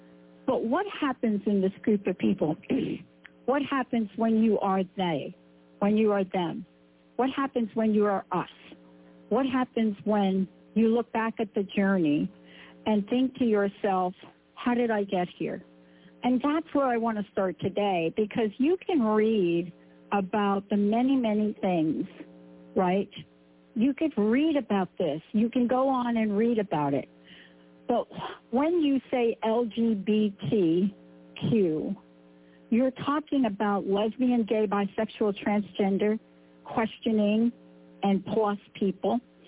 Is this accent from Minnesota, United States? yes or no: no; New York, United States; I'm a kid from New York, so I understand where the battle took place